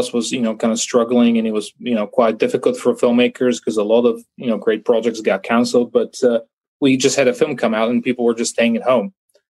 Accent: Bulgaria; So definitely, I think growing up in Bulgaria, and also there's a lot of just interesting European folklore.

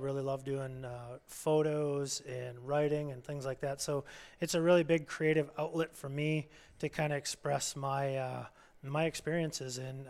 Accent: Faribault, Minnesota, United States; Southern Minnesota. Okay. Yeah. But only about a half hour from the very south end, like down in the Faribault area is originally where I grew up.

